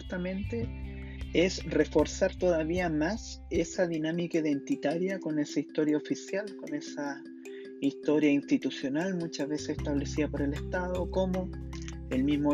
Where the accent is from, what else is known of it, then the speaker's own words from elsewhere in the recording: Chile; todos como sociedad chilena vamos a tener por primera vez la posibilidad real de participar